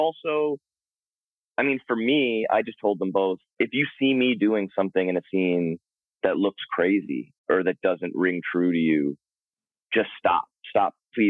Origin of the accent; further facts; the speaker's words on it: Brooklyn, New York, United States; I grew up not far from where I am now. I'm in Williamsburg now. And I grew up in an area called Carroll Gardens in Brooklyn.